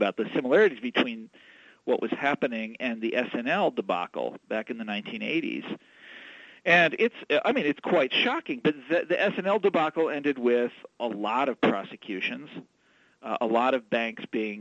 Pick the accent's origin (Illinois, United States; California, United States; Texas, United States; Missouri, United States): Missouri, United States; Kansas City; He's at the University of Missouri, Kansas City, my hometown.